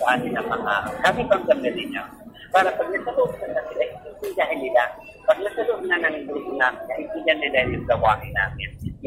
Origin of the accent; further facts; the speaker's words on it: Sorsogon, Bicol Region, Philippines; talagang pinapapong talaga po dito yung turismo sa Bicol, at most especially dito sa amin sa Sorsogon